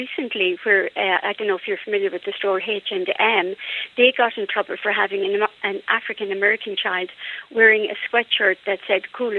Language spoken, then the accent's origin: English; Ballyhadeer, County Roscommon, Ireland; moved away; I'm originally from Ballyhadeer in County Roscommon.